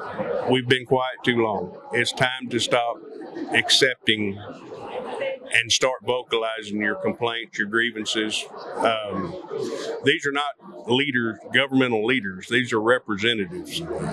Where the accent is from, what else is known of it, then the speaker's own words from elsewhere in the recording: United States; me as an American, not being party driven, me as an American would want to know that my vote counted